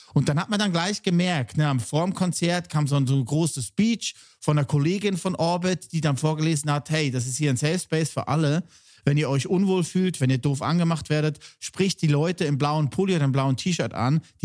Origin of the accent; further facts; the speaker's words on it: Lucerne, Switzerland; dass Tobi in Wiel aufgewachsen ist, im Kanton Luzern. Das ist 15 Minuten weg von da, wo ich aufgewachsen bin. Eibu, wie wir sagen.